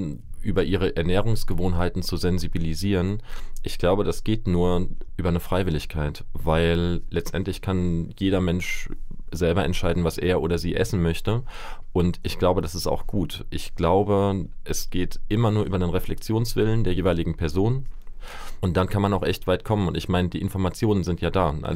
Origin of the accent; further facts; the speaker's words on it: Rhineland-Palatinate, Germany; Ich bin tatsächlich in Rheinland-Pfalz groß geworden, in der Nähe von Ludwigshafen, also einer sehr, sehr Ackerbau- oder gemüsebaustarken Region.